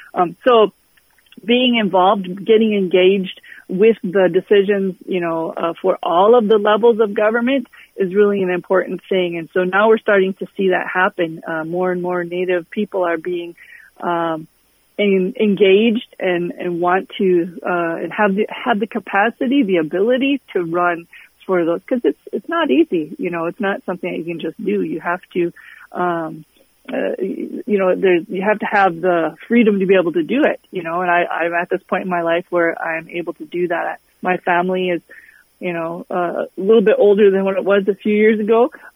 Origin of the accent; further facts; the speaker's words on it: Fond du Lac, Minnesota, United States; Growing up on Fond du Lac, I was aware of tribal elections, of course, but not so aware of what was going on in local towns or municipalities or counties.